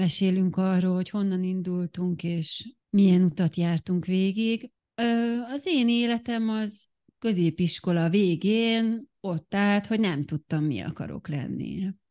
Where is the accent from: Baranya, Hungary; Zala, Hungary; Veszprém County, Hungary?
Baranya, Hungary; Harkány; én egyébként Harkányból származom, Pécsre vettek föl